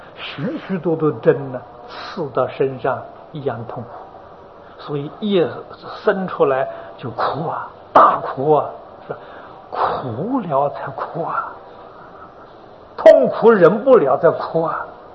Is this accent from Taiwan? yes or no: no; China; 在佛法的名词叫神识，我们中国人称它做灵魂啊